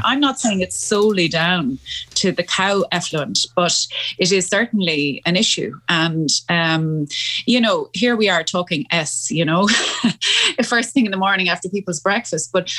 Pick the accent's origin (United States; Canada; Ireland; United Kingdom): Ireland; County Mayo; I have a vet's daughter and I'm from Mayo and I've spent a lot of time around agriculture and farms